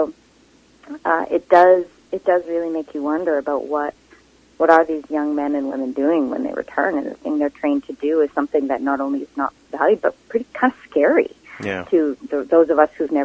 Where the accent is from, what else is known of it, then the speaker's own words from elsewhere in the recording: Vancouver, British Columbia, Canada; I am one of those rare people born and raised in Vancouver, love Vancouver, always want to live in Vancouver